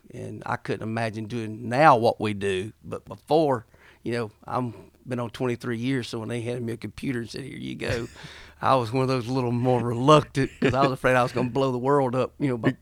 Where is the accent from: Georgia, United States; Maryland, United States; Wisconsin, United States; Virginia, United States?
Georgia, United States; Well, I'm from Georgia, grew up in the rural parts of the state.